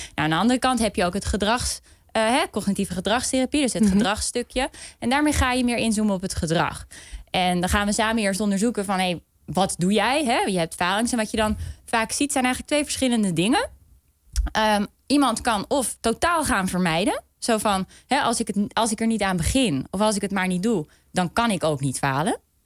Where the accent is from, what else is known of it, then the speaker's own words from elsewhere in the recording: Zwolle, Overijssel, Netherlands; Ik kom ook uit Zwolle.